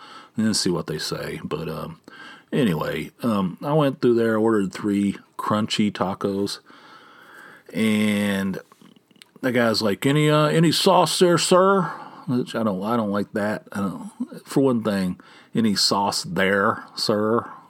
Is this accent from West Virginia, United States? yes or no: yes; West Virginia, United States; how do I know, growing up in West Virginia, that's the proper way of saying it?